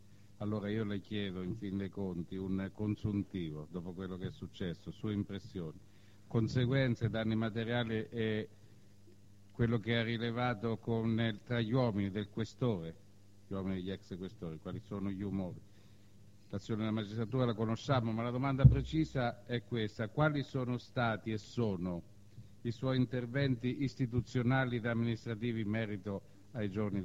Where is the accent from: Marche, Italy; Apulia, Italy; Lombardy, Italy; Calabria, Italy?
Marche, Italy; vengo dalle Marche, sono un leopardiano